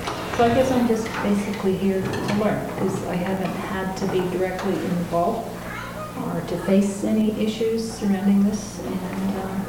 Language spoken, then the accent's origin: English; Calgary, Alberta, Canada; I'm from Calgary, Alberta, in Canada.